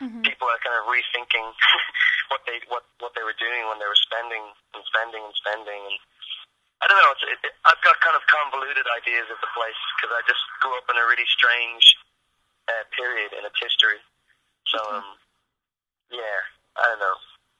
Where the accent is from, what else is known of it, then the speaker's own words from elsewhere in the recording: Dublin, Leinster, Ireland; I grew up in Dublin, and the period that I grew up in Dublin was when it was experiencing this bizarre state economic boom.